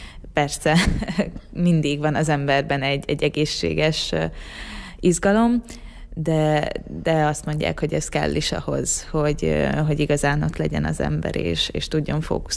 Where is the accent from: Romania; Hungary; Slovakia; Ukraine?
Ukraine; Zakarpattia Oblast; a kishogom is szintén otthon Kárpátalján tanul.